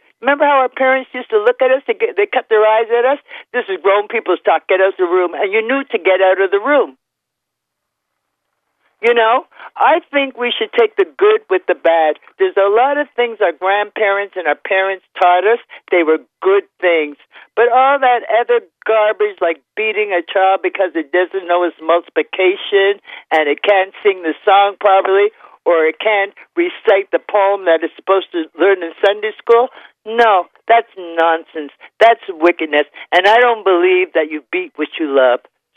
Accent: Canada; And I was raised in Canada.

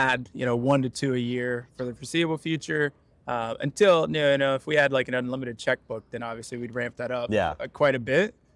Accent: Virginia, United States; I'm originally from Virginia.

